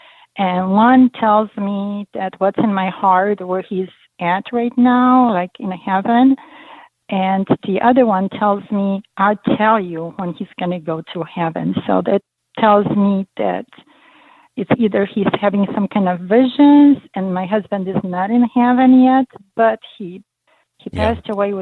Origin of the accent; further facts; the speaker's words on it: Poland; English is a second language; I'm practicing Catholic religion very deeply. I am originally from Poland. And my faith is very strong.